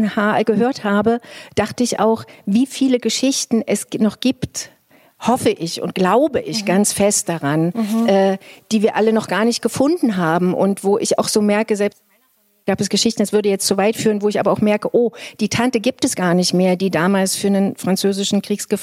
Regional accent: Thuringia, Germany; in meinem Heimatland Thüringen Haltung zeigen zu dürfen

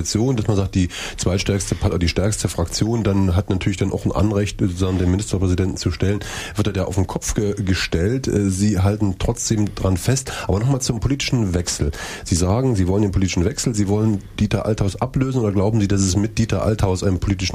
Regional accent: Gera, Thuringia, Germany; Also ich komme aus Gera, da wird gerostet

